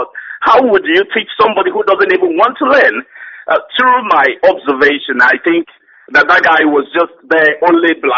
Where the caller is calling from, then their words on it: Manchester, North West England, United Kingdom; I'm calling from United Kingdom, Manchester precisely.